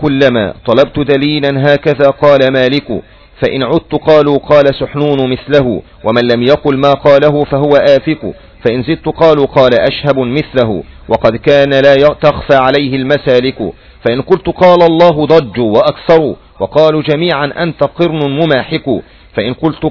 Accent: Yemen; عندنا في اليمن

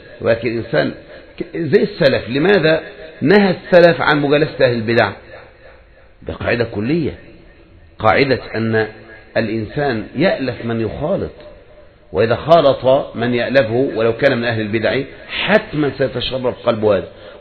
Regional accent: Egypt

